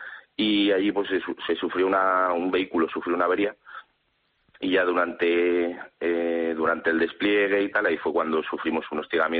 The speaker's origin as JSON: {"language": "Spanish", "town": "Madrid", "region": "Community of Madrid", "country": "Spain", "tie": "born there", "moved": "as an adult", "lives_now": "Asturias, Spain", "said": "nací en Madrid y bueno, a los 19 años ya ingresé en la academia y desde entonces ya no paro allí. Ahora estoy en Asturias, ahí en el Regimiento Príncipe."}